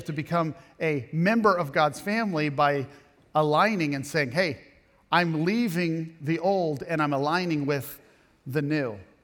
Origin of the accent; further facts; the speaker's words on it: Kansas, United States; We're from Kansas. We just got off. We rode our horse.